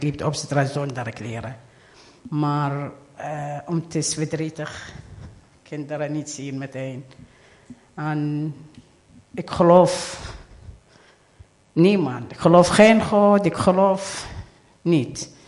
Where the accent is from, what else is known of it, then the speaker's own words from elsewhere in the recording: Iraq; Dutch is a second language; now in Netherlands; Ik kom uit Irak.